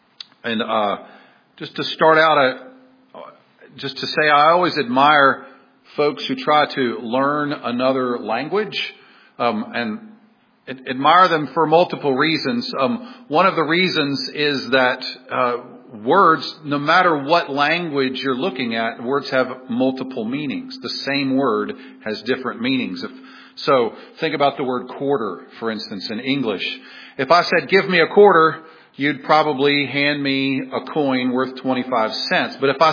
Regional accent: Virginia, United States; Growing up in Southern Virginia, I have a whole catalog of them.

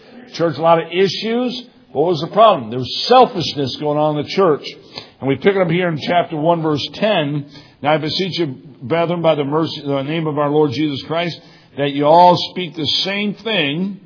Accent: Brooklyn, New York, United States; born there; I was born in Brooklyn.

